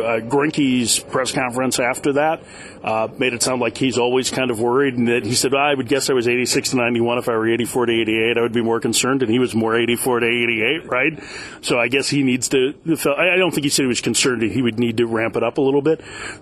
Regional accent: Chicago, Illinois, United States; now in Arizona, United States; I'm a Midwesterner. I'm from Chicago originally, and we all end up in Arizona anyway

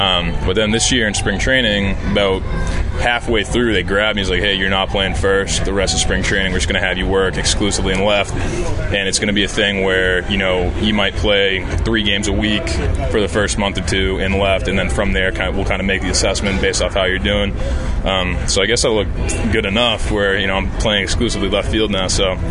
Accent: Boston, Massachusetts, United States; I mean, I'm from Boston, and you know, obviously that's a real passionate fan base too.

